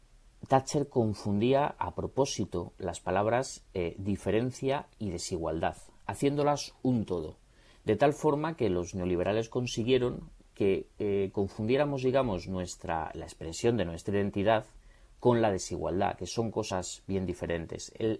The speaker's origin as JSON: {"language": "Spanish", "town": "Fuenlabrada", "region": "Community of Madrid", "country": "Spain", "tie": "born or raised there", "said": "Yo soy de Madrid, Madrid, pero yo siempre he vivido en Fuenlabrada. Hago además mucha bandera de ello"}